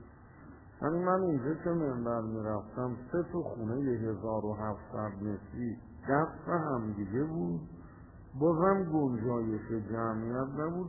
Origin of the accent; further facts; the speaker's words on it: Tehran, Tehran Province, Iran; گفت اهل کجایی؟ گفتم تهران.